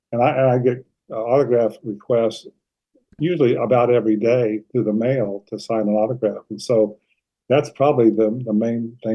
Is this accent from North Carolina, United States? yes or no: yes; Charlotte, North Carolina, United States; also born or lived in Akron, Ohio / Bryan, Texas / New Orleans / Goldsboro, North Carolina; Well, you know, I grew up in Charlotte. I was born in Akron, Ohio, and my dad worked for Goodyear Tire.